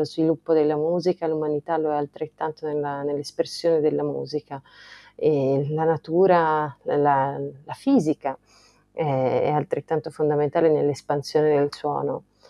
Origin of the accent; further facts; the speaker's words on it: Tuscany, Italy; il rapporto con la mia terra è estremamente forte, lo è anche dal punto di vista musicale, dato che è una terra che ha dato i natali a grandissimi compositori, quali Puccini, Mascagni, Catalani, Boccherini, Luporini.